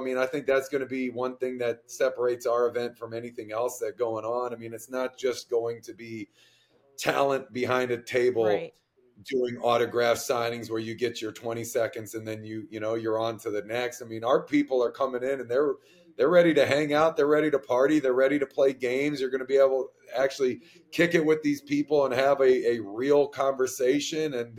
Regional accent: Washington, District of Columbia, United States; I mean, I'm from the Washington, D.C. area, so Jimmy Seafood has their big location over there in Baltimore.

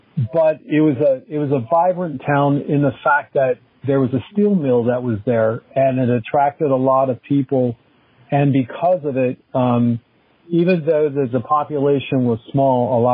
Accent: Phoenixville, Pennsylvania, United States; Well, I was born in Phoenixville, and so that is a very, very hotbed for football, has been for almost 100 years.

